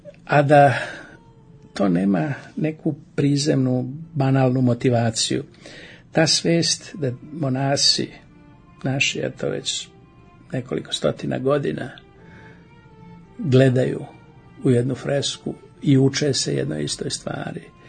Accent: Serbia; I ja sam neki Srbin negde na svetu

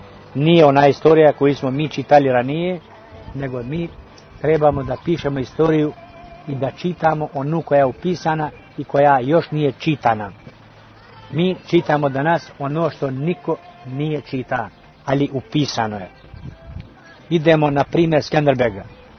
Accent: Shkodër, Shkodër County, Albania; srpski kulturni aktivnosti kod nas u Skadru i u Albaniji. Teško je danas premisliti da neka manjina kao što smo mi opstaje sama pri sebi

